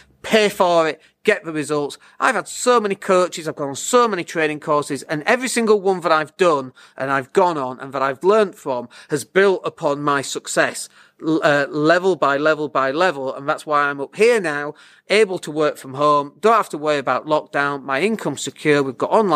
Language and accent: English; Leeds, Yorkshire and the Humber, United Kingdom; I'm from Leeds